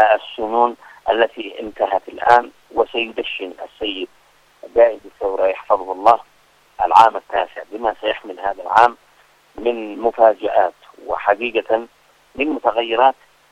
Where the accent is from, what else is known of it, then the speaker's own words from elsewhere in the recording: Yemen; نحن كشعب يمني